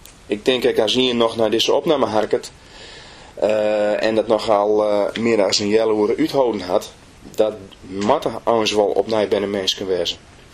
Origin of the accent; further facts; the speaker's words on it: Friesland, Netherlands; Dan kom ik uit Friesland, ik kom uit Nederland